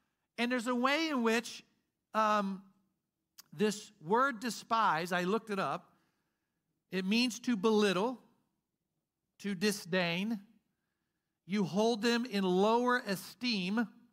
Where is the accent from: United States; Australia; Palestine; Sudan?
United States; Midwest; Now, I grew up Southern Baptist in the Midwest, and we had a lot of rules.